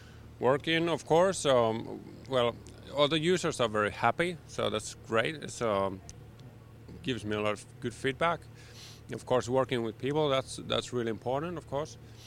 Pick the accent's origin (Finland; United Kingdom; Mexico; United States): Finland; Helsinki, Uusimaa; English is a second language; I'm from Helsinki.